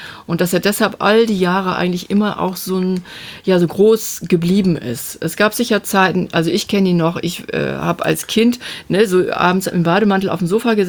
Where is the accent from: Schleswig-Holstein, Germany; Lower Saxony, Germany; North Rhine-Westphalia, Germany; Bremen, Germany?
Lower Saxony, Germany; als Ostfriesin